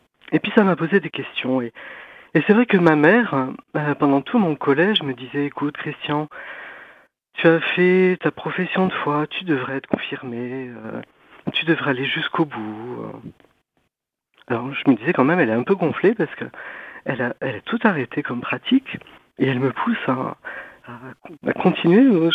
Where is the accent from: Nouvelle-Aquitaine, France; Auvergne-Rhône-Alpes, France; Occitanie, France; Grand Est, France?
Nouvelle-Aquitaine, France; Saint-Sever; j'ai grandi donc dans les Landes, dans un petit village à Saint-Sevé, qui m'a beaucoup marqué. On allait à la messe tous les dimanches avec mes parents, avec ma mère et ma sœur, on faisait partie de la chorale du village.